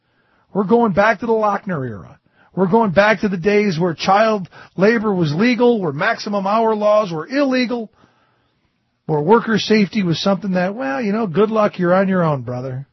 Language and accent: English; Cleveland, Ohio, United States; where I grew up in Cleveland, there was talk that they wanted to actually put radioactive waste in the salt mines under the lake.